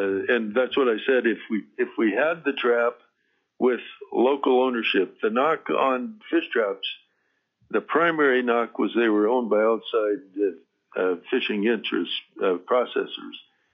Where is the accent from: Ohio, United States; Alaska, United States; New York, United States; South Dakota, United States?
Alaska, United States; Ninilchik; I was raised in Nanilchik and have participated in the set net fishery since statehood.